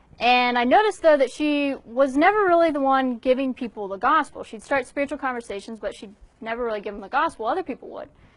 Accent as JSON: {"language": "English", "country": "Ireland", "said": "I'm from Ireland, I don't usually use that four-letter word"}